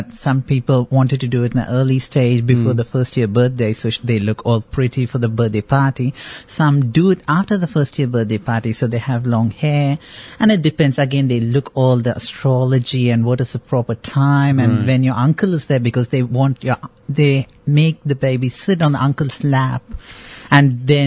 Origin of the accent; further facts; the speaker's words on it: Bangalore, Karnataka, India; also born or lived in Chennai; I was born in Madras, which is now called Chennai in India, and then we moved to Bangalore, which is the IT capital of India at the moment, where my family live.